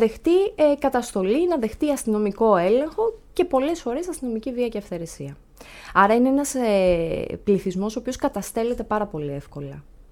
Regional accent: Agia Varvara, Attica, Greece; born there; εγώ γεννήθηκα στην Αγία Βαρβάρα, ναι, οι γονείς μου γεννήθηκαν στην Αγία Βαρβάρα, μεγάλωσαν εκεί και τα λοιπά. Ο πατέρας μου είχε πάντα μαγαζιά στην Αγία Βαρβάρα, αλλά εγώ στο δημοτικό και μέχρι το λύκειο ήμουν στο Γάλλιο, ήμουν δίπλα.

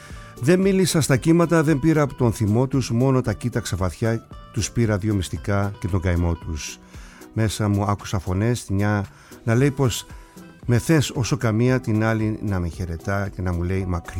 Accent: Kasos, South Aegean, Greece; Οι δύο πρώτοι ήταν από την Κάσο, το νησί μου

